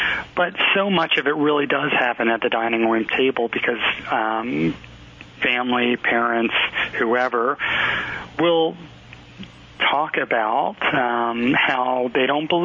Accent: the South, United States; So I grew up in the South in the 60s, and being gay just simply wasn't an option.

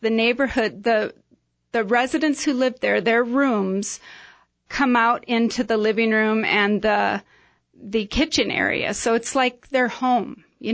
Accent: Midwest, United States; now in Prescott, United States; So I'm originally from the Midwest. I've lived in Prescott for about 6 years.

